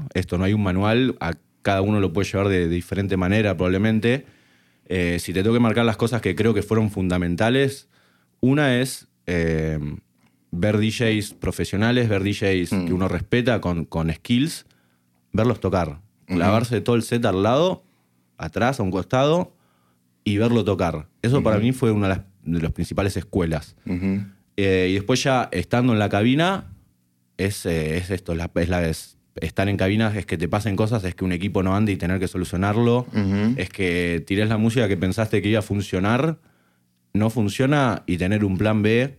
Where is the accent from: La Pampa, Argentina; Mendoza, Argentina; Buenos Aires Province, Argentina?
Buenos Aires Province, Argentina; yo soy del oeste de Buenos Aires